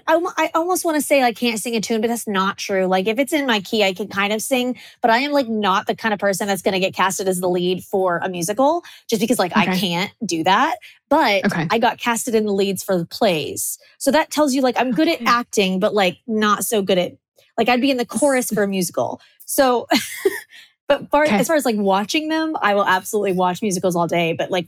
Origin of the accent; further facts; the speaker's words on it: Kansas, United States; now in Spain; I'm from Kansas, Wicked's, so I have to say that, right?